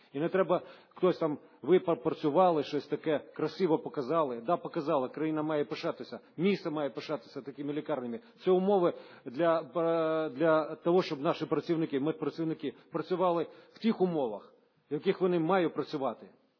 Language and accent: Ukrainian; Odesa, Odesa Oblast, Ukraine; born there; тому що я народився в Одесі.